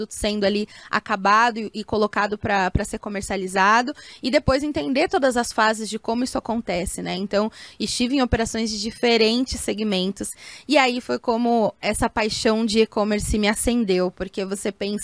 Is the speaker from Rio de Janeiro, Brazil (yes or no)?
no; São Paulo, Brazil; Eu sou da Zona Leste de São Paulo, então é quase uma outra cidade ali dentro de São Paulo, né?